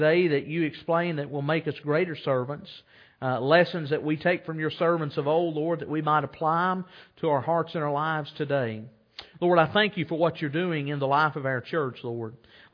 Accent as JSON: {"language": "English", "region": "Kentucky", "country": "United States", "tie": "born or raised there", "said": "You know, growing up in Rockcastle County, we really pretty much had no source of quality jobs. When I was a really young kid, the two factories that we had in the county left."}